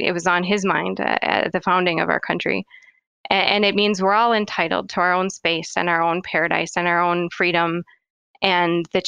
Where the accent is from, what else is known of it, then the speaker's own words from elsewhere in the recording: United States; But when I frame my thinking as an American, I think there's some pivotal things that, you know, were well before my time.